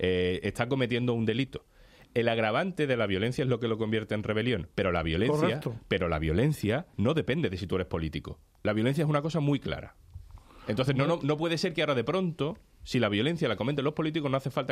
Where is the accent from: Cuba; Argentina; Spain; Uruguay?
Spain; Seville, Andalusia; Yo todo esto soy de Sevilla y antiindependentista